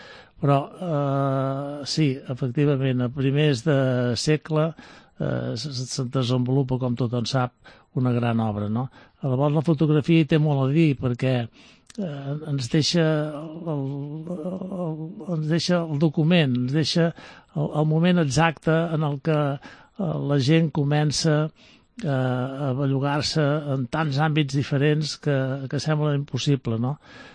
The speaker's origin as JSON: {"language": "Catalan", "town": "Vilassar de Dalt", "region": "Catalonia", "country": "Spain", "said": "jo sóc de Vilassar de Dalt, de Cabrils."}